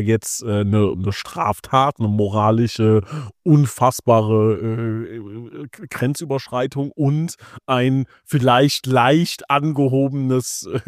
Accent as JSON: {"language": "German", "region": "Hesse", "country": "Germany", "said": "oh, ich bin Hesse, ich habe Schwierigkeiten"}